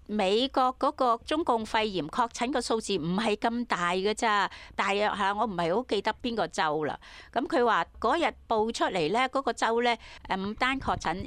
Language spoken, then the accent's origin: Chinese; Hong Kong; 我们香港人叫它做第四波的疫情